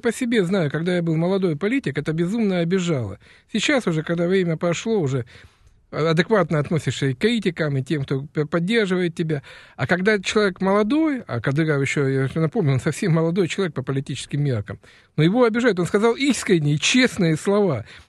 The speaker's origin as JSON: {"language": "Russian", "town": "Rostov-on-Don", "region": "Rostov Oblast", "country": "Russia", "said": "Я сам из Ростова-на-Дону, закончил Ростовский университет, юридический факультет."}